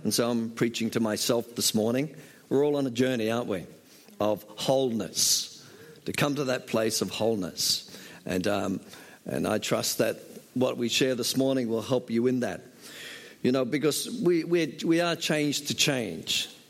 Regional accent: Australia; moved away as an adult; now in China; I say, well, I'm from Australia, but I live in China.

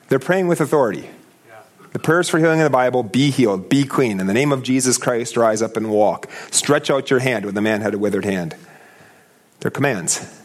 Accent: United States; but I tell you, I'm an American.

